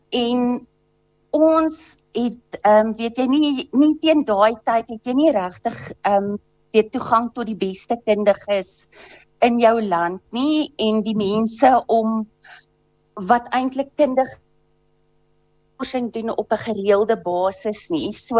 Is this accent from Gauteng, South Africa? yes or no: no; Brits, North West, South Africa; also born or lived in Port Elizabeth; Weet jy, ek is oorspronklik van Brits af.